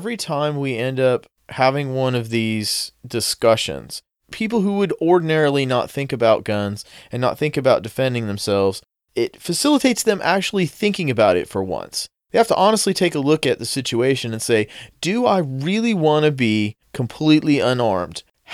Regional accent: Los Angeles, California, United States; In any case, I'm from Los Angeles. But I've been here long enough to really be irritated with these people.

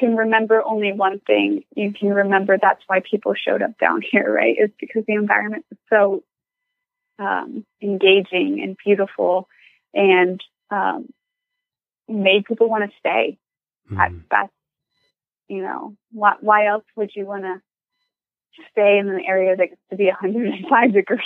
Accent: Miami, Florida, United States; I grew up born and raised in Miami.

